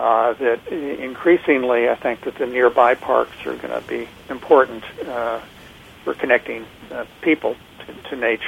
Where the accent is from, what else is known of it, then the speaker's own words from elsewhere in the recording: Kansas City, Missouri, United States; I grew up in Kansas City, Missouri, in Kansas, which is one of the cities in the lower 48 that is the least dense.